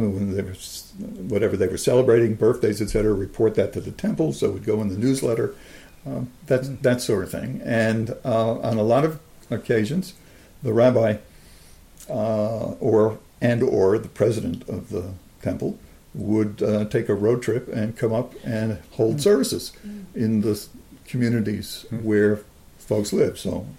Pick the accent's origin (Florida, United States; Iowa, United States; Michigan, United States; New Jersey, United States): New Jersey, United States; Springfield; when I was growing up in Springfield, New Jersey, although we were very active in a very progressive synagogue